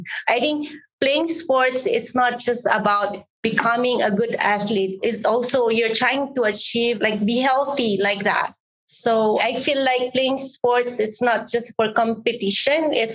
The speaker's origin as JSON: {"language": "English", "country": "Philippines", "moved": "yes", "said": "I came from Philippines, so I migrated here."}